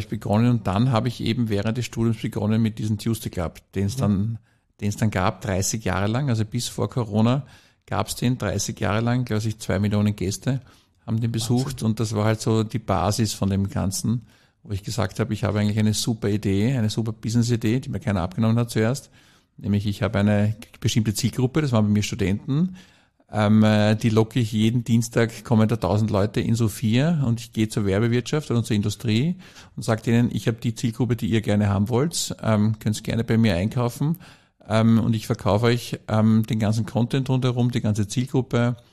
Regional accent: Vienna, Austria; also born or lived in Tyrol; Ich meine, ich bin ja Tiroler gebürtiger, aber ich bin dann schon in der Volksschule nach Wien gegangen und dann dort, wie gesagt, in dieser kleinen Atmosphäre quasi aufgewachsen.

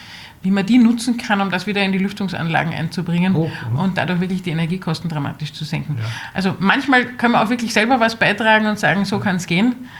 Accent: Austria; Wir sind Österreicher

